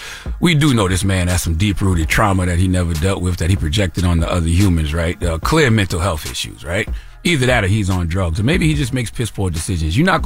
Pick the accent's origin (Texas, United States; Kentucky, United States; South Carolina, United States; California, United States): South Carolina, United States; Moncks Corner; When I was a little boy growing up in Moss Corner, South Carolina, okay, elementary school age